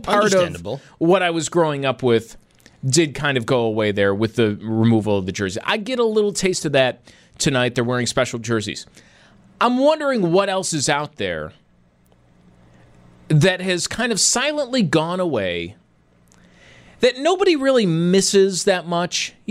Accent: Buffalo, New York, United States; I grew up in Buffalo, but I was always a Penguins fan.

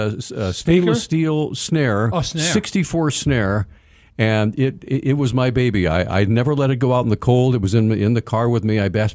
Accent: Hawaii, United States; born there; also born or lived in Bryn Mawr Park, Virginia; I am a Marine brat. I was born in Hawaii, and my parents were both lifers in the Corps.

